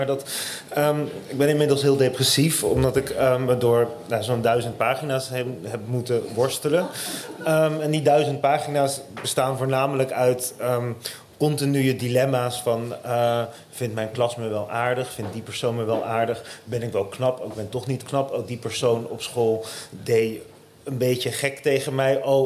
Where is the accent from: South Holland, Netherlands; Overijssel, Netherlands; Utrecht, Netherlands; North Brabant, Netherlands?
Utrecht, Netherlands; now in Amsterdam, Netherlands; Ik was net naar Amsterdam verhuisd. Ik kom eigenlijk uit Utrecht. En ik wou weg uit Utrecht omdat ik het gevoel had dat Utrecht te klein voor mij was.